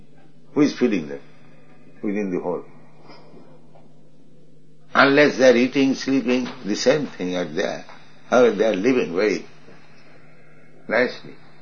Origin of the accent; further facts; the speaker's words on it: India; So many people, they say, India is starving. I am Indian. I never see any man starving and dying.